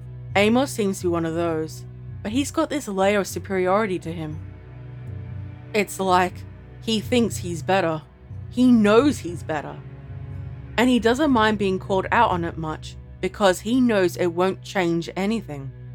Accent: Santa Monica, California, United States; I grew up in Santa Monica, so about an hour from here, but I've been here quite often throughout my life.

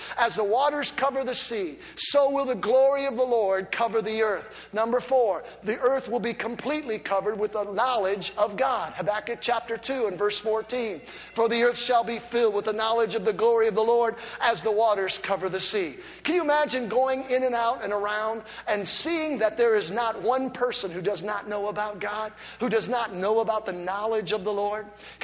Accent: Lorain, Ohio, United States; I'm from Lorain, Ohio.

